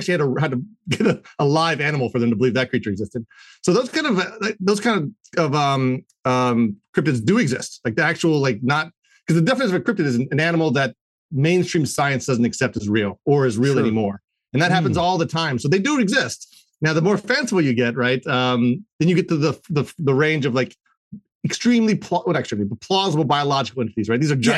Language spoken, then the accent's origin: English; Maryland, United States; I'm from Maryland. I was living in a small little town, the next town over from the Blair Witch town, actually.